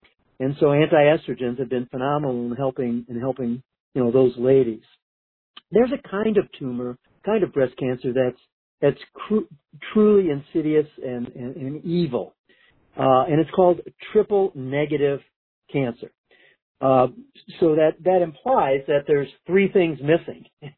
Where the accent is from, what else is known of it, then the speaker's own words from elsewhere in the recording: Michigan, United States; I grew up in Michigan and went to the University of Michigan for my medical degree and a PhD in chemistry.